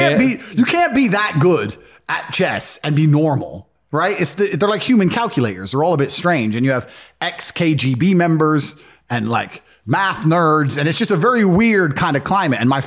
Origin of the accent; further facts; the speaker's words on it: Luton, East of England, United Kingdom; So from the age of 11, I grew up in Luton.